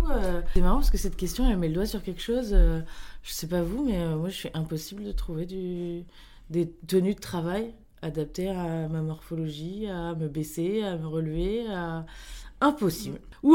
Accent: Normandy, France; je viens de Normandie.

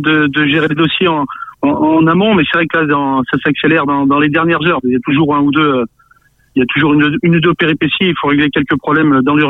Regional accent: Grenoble, Auvergne-Rhône-Alpes, France; je suis grenoblois

